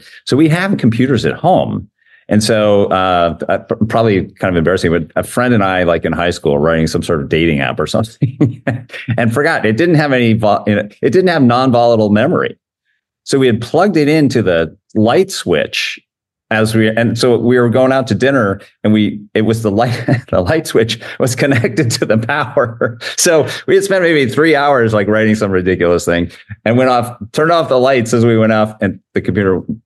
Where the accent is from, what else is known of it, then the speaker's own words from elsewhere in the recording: Poughkeepsie, New York, United States; I grew up in Poughkeepsie, New York, right? IBM town.